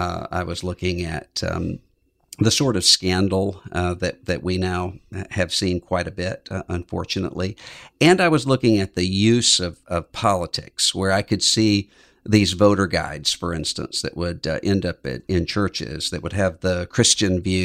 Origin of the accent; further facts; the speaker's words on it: Biloxi, Mississippi, United States; Yes, I grew up in Biloxi, Mississippi, and all of my family was there. And which is, Biloxi is, when people think Mississippi, they think of Tupelo. This is more New Orleans. It's right over the state line from New Orleans.